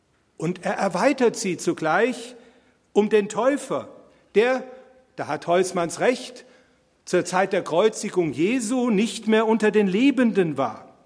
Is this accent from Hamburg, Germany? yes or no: no; Bingen am Rhein, Rhineland-Palatinate, Germany; born there; ich habe in Mainz studiert, ich bin in Bingen am Rhein geboren.